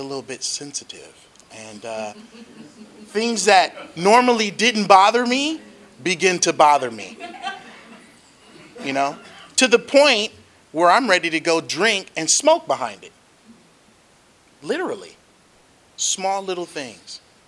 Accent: Los Angeles, California, United States; I am a Los Angeles born and raised child. I am the son of a preacher. And voila. I grew up in South Central LA.

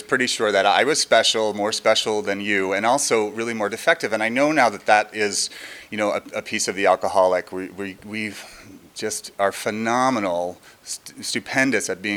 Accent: New Jersey, United States; I grew up in New Jersey, didn't really like the fact that I grew up in New Jersey.

